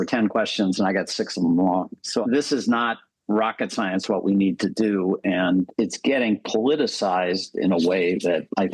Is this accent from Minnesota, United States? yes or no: yes; Minnesota, United States; And I grew up in Minnesota with the long winters, and both my parents were chain smokers.